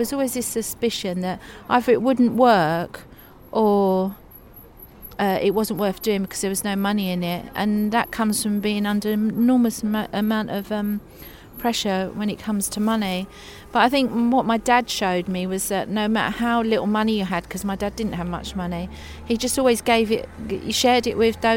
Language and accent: English; South East England, United Kingdom; I grew up in Kent, but I used to go home to my dad's weekends.